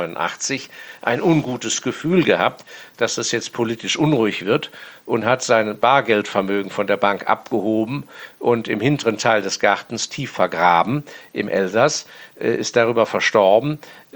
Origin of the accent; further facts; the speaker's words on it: Hong Kong; dass ich in meiner Jugend in Hongkong aufgewachsen bin, weil mein Vater da auf Posten war.